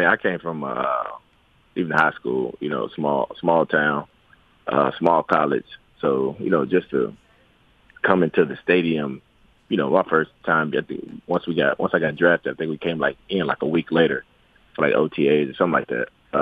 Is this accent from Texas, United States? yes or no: yes; Texas, United States; And not just because I'm from Texas